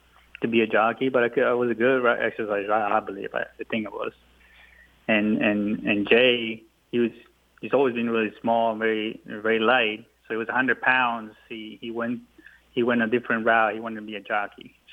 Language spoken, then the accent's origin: English; Colombia; now in United States; We had passion for horses growing up in Colombia.